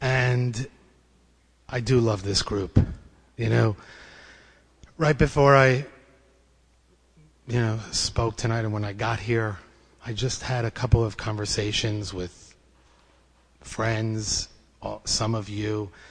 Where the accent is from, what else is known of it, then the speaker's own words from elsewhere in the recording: Brooklyn, New York, United States; I grew up in Brooklyn, a nice Jewish baby.